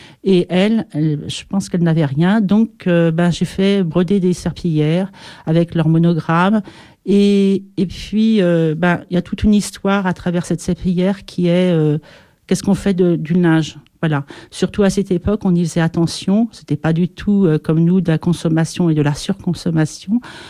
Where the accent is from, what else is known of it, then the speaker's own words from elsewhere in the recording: Nouvelle-Aquitaine, France; je suis française, d'origine donc des Pyrénées de ce côté-là.